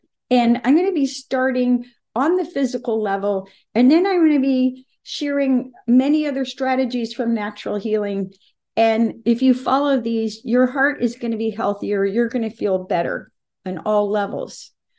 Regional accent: the South, United States; Now, where I grew up in the South, we love fried okra.

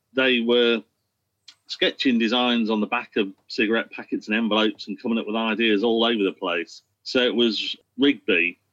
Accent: Lincoln, East Midlands, United Kingdom; You know, growing up in Lincoln, I knew about the story of the tanks being created in Lincoln

